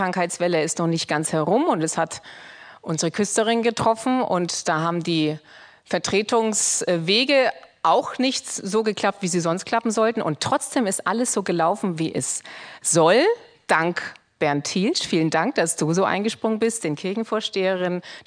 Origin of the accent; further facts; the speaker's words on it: Heilsbronn, Bavaria, Germany; also born or lived in Nuremberg; In Nürnberg bin ich geboren und in der Nähe von Nürnberg in einem kleinen Ort namens Heilsbronn groß geworden.